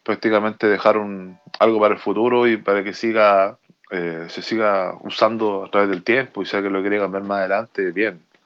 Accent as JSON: {"language": "Spanish", "country": "Chile", "said": "de esta constitución como chileno"}